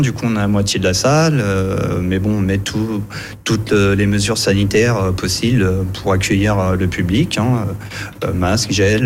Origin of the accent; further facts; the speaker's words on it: Île-de-France, France; moved away as an adult; moi, je viens de Seine-Saint-Denis, 93. J'ai décidé à 19 ans de venir en Bretagne.